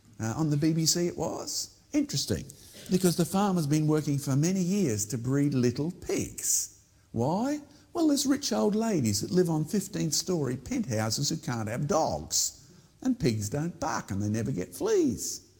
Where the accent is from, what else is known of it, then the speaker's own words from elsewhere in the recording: Australia; I could do with a bit more global warming today, to be honest, up here being an Aussie.